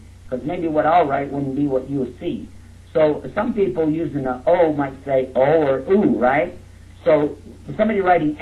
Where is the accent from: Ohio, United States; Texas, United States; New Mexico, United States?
Texas, United States; Now, anyway, you did good. And now, I'm going to tell you, I'm from Texas.